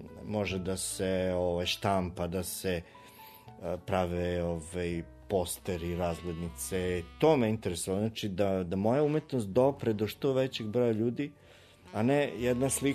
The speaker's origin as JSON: {"language": "Serbian", "town": "Novi Sad", "region": "Vojvodina", "country": "Serbia", "said": "jer sam na neki način bio prvi put i odvojen od kuće, od Novog Sada. Tamo sam studirao"}